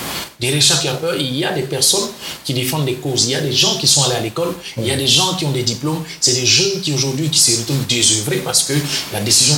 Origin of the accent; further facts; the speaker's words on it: Côte d’Ivoire; Comme j'ai dit, je venais de la Côte d'Ivoire.